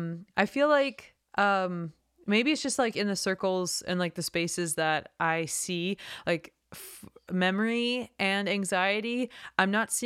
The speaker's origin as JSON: {"language": "English", "town": "Moose Jaw", "region": "Saskatchewan", "country": "Canada", "tie": "born or raised there", "said": "I grew up around Moose Jaw, so it kind of like Moose Jaw is like this like hub for so many rural communities too"}